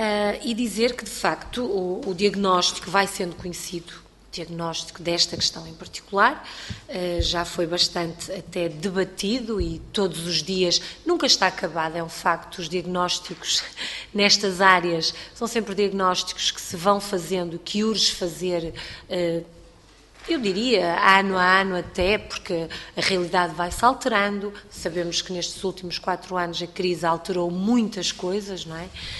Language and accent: Portuguese; Viana do Castelo, Norte, Portugal; não é a realidade de Chaves, por exemplo, de Viana do Castelo, de onde eu venho, nem a realidade de Évora.